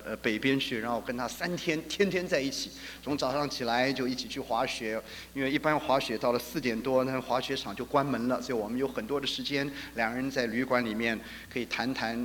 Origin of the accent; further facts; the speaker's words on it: Taiwan; 我突然就想到，我们从台湾出来的这个，当完兵以后，那么常常还要接受教育召集